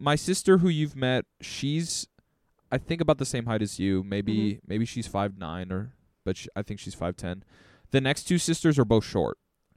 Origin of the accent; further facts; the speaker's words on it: Minnesota, United States; accent: Minnesotan; I think the only thing Minnesotan about my accent is I just say a couple words differently.